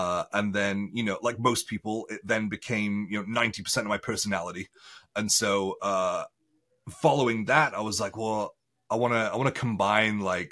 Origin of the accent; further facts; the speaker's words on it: Wales, United Kingdom; moved away as an adult; also born or lived in Australia; So I'm Welsh, born and raised in Wales in the UK.